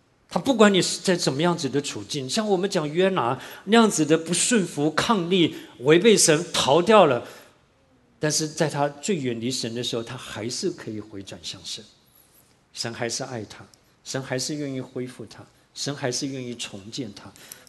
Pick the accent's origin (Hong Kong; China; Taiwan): Taiwan; 我在台湾长大从来没碰过这种温度